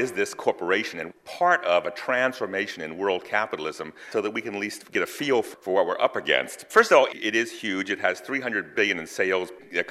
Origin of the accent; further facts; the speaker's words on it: California, United States; And I think right now, and I'm from California